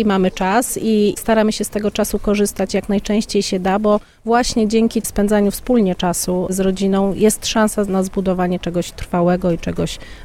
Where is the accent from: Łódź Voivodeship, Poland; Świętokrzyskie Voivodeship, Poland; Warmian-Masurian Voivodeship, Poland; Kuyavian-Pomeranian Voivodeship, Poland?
Świętokrzyskie Voivodeship, Poland; Chmielnik; Jesteśmy z Chmielnika, z parafii brata Alberta